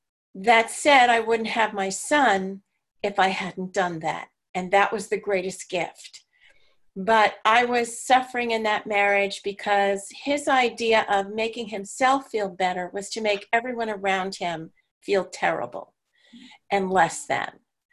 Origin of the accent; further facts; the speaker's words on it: New York, United States; also born or lived in New Mexico; now in Portland, United States; Currently, I live in the Portland, Oregon metro area, and I am originally from New York, so some of you will pick up my accent for sure. And I spent 20 years in New Mexico before coming here.